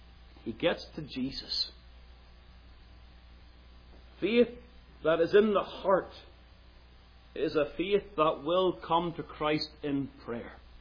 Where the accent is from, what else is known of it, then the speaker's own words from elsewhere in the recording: Ballymena, Northern Ireland, United Kingdom; I remember there was a shop, a store in my hometown of Ballymena.